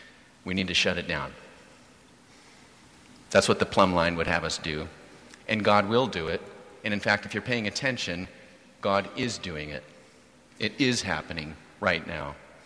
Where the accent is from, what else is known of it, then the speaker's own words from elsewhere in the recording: Pacific Northwest, United States; I'm from the Pacific Northwest. Spiritual but not religious.